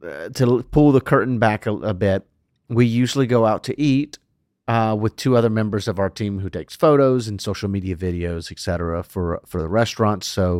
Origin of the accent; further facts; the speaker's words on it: Louisiana, United States; Look, I'm a Cajun boy.